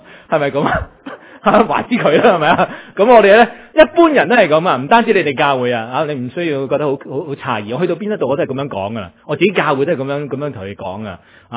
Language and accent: Cantonese; China; 系咪我哋都系中国人啊？